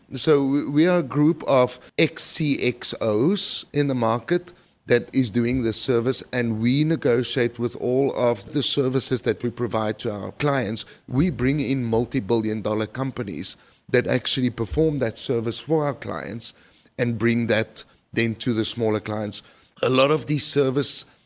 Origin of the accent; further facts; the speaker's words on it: South Africa; now in Arizona, United States; Growing up in South Africa, you know, animals are very, very close to my heart.